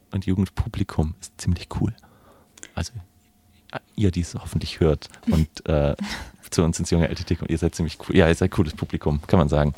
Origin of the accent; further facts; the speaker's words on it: Ludwigsburg, Baden-Württemberg, Germany; von da bin ich dann nach Tübingen gerutscht. Und jetzt bin ich wieder, genau, ich bin aus Ludwigsburg, deswegen war es irgendwie ganz schön wieder zurück, daheim. also fast. Und bin jetzt seit 1,5 bis 2 Jahren, glaube ich, hier. Fast 2 Jahre.